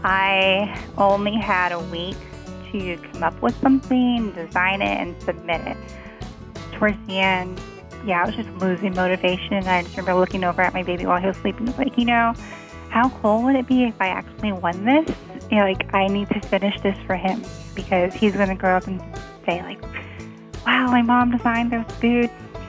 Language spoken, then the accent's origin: English; San Antonio, Texas, United States; And that was an easy one since I'm from San Antonio. Like, we were constantly going to the Alamo for school trips.